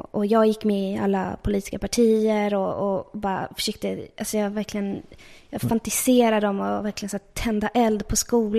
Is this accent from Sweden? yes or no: yes; Upplands Väsby, Stockholm County, Sweden; när jag växte upp i Upplands Väsby.